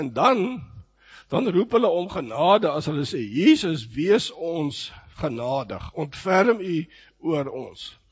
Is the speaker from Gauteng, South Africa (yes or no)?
yes; Pretoria, Gauteng, South Africa; Ek het in Bybelie in Pretoria groot geword en later by Tikkie studeer. En ek onthou baie goed, ek het in Waverley gebly